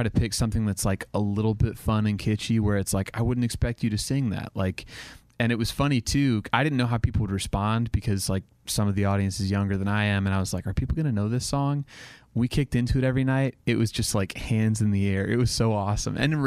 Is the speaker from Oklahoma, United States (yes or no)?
yes; Oklahoma, United States; So I grew up in Oklahoma, and so I feel like that era of country music was just, I don't know, like I grew up listening to it.